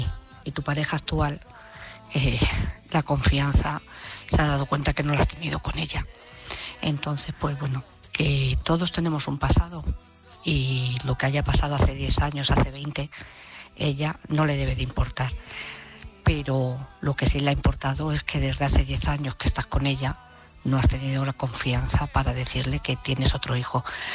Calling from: Madrid, Community of Madrid, Spain; de Madrid

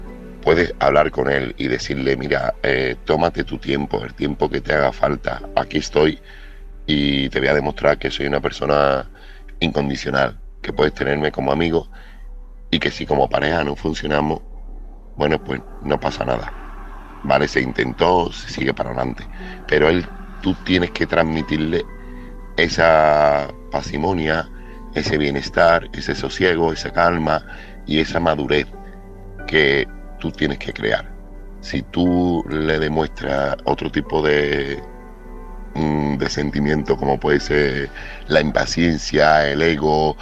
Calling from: Seville, Andalusia, Spain; corresponsal de Sevilla

